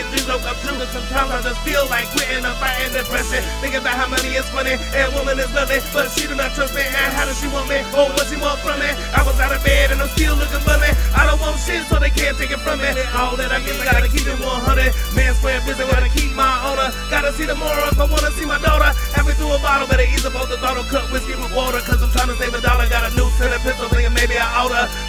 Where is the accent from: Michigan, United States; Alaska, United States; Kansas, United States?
Kansas, United States; Wichita; I come from Wichita, Kansas. That's the middle of the map, the flatland. That's where I was born at.